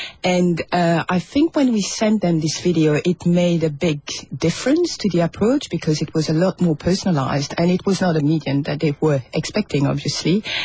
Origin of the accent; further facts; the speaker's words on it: Mauritius; now in New Zealand; We're from Mauritius Island.